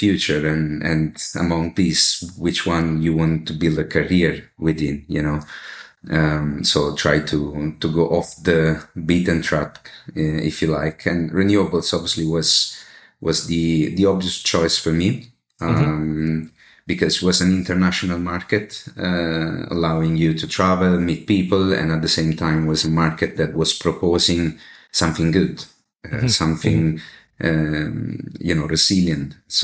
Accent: Naples, Campania, Italy; English is a second language; I am from Napoli, which is a city in the south of Italy.

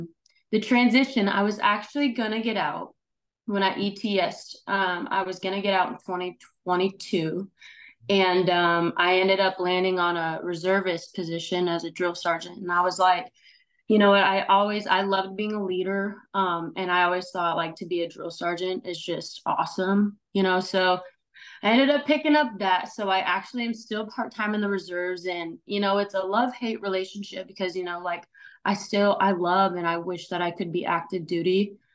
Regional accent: Oregon, United States; moved away as an adult; also born or lived in Korea / North Carolina; I'm originally from Oregon, born and raised. I left for the military in 2017, moved to, I was in Korea actually for a year, and then moved to North Carolina.

